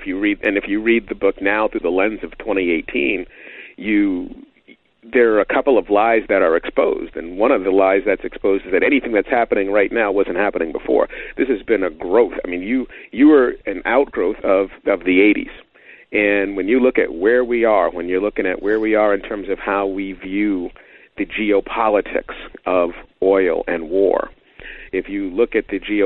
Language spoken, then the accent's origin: English; Massachusetts, United States; I'm from Massachusetts. The last thing we care about is Friday Night Lights. High school football means virtually nothing here.